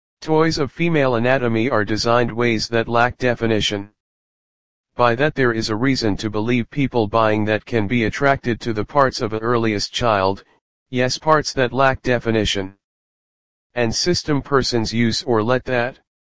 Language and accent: English; Edmonton, Alberta, Canada; I have rights. I am a Canadian citizen. You are now an ear witness of my paramount teachings, which I … of Edmonton, am the sole author of.